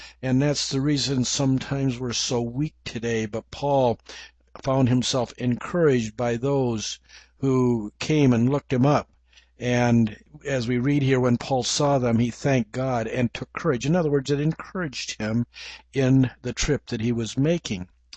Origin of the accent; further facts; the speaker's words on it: England, United Kingdom; accent: English; You'll have to forgive my English accent for Greek names.